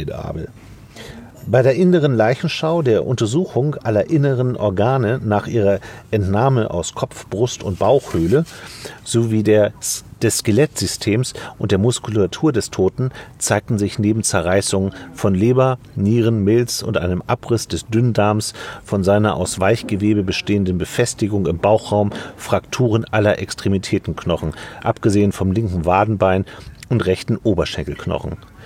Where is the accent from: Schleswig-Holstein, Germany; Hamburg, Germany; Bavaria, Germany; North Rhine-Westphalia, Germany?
Schleswig-Holstein, Germany; Müssen wir als Schleswig-Holsteiner ja mal sagen.